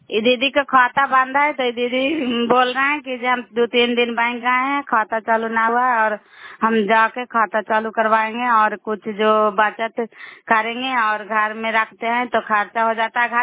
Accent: Nalanda, Bihar, India; नालंदा जिला कराय ब्लॉक मकराता पंचायत के निवासी हूँ।

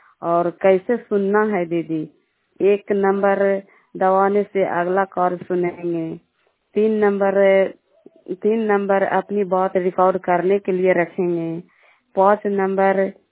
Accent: Madhopur, Bihar, India; और ग्राम माधोपुर पोस्ट माधोपुर थाना चंडी जिला नालंदा की निवासी हूँ

